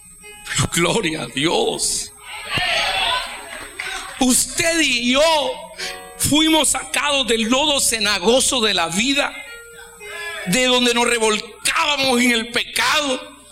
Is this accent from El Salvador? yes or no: yes; El Salvador; me sentí muy honrado como salvadoreño.